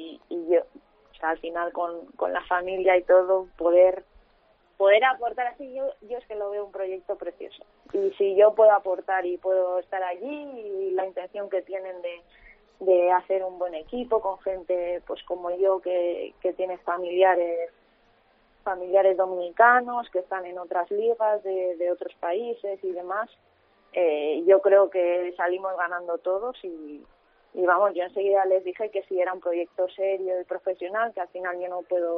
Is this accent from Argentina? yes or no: no; Vitoria, Basque Country, Spain; born there; Toda mi familia materna es dominicana. Y desde que nací tengo doble nacionalidad, aunque soy nacida en Vitoria.